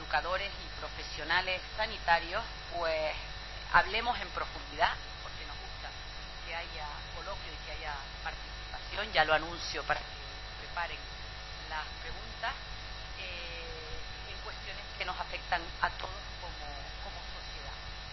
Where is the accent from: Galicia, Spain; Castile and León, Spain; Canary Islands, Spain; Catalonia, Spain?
Canary Islands, Spain; Santa Cruz de Tenerife; Que yo, como tinerfeña, chicharrera y como canaria, me siento profundamente orgullosa